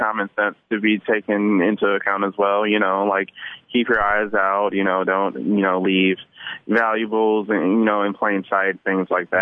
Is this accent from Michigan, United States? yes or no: yes; Detroit, Michigan, United States; It's my hometown.